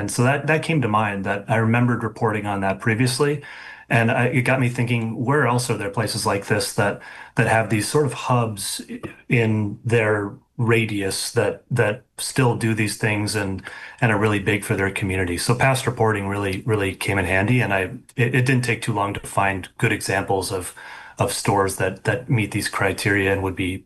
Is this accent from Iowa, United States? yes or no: no; Chisholm, Minnesota, United States; What surprised me was growing up in Chisholm.